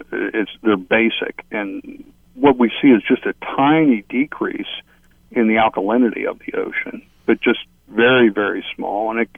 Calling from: Florida, United States; I'm calling you from Florida today.

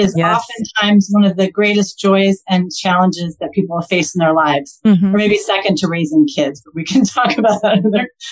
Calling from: Denver, Colorado, United States

